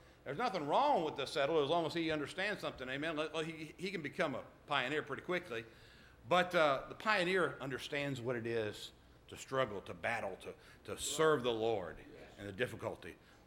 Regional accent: Georgia, United States; I might spit because I am from Georgia.

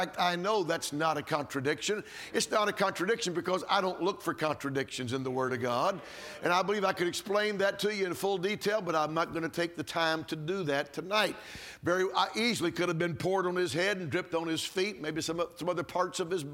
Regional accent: Georgia, United States; So it's nice that I'm from Georgia anyway, so you know, you can take the boy out of the South, but you can't take the South out of the boy.

